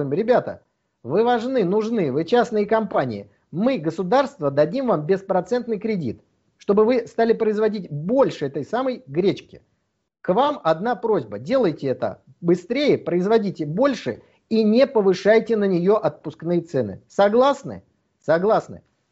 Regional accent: Saint Petersburg, Russia; слетать из Москвы в Петербург, тогдашний Ленинград, да, мой родной город

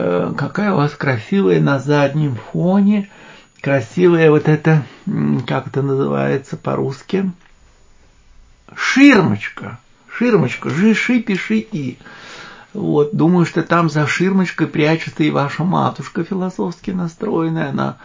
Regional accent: Moscow, Russia; Мы, москвичи, не можем при всем желании похвалиться.

